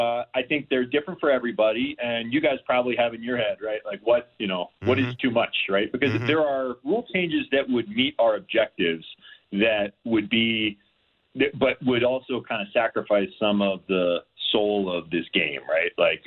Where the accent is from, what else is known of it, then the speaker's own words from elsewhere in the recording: New Jersey, United States; I grew up a Met fan. I grew up in New Jersey, and the Mets had a guy named Lenny Harris